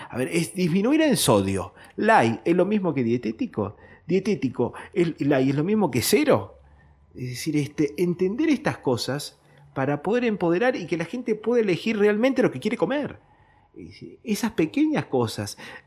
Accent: Argentina; Y nosotros todavía lo seguimos esperando, como argentino.

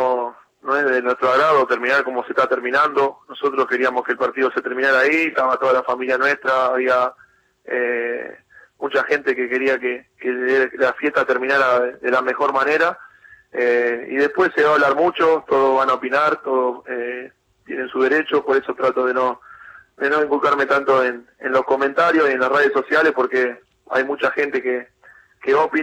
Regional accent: Pergamino, Buenos Aires Province, Argentina; a mí me hubiese encantado estar hoy en día en mi casa, yo soy de Pergamino, estar con mi familia

